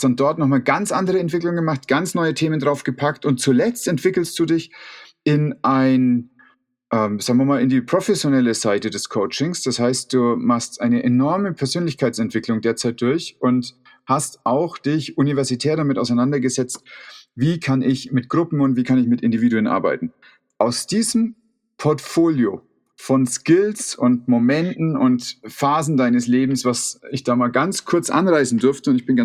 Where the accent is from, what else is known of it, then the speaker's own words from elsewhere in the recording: Bavaria, Germany; Ich bin ein Bayer.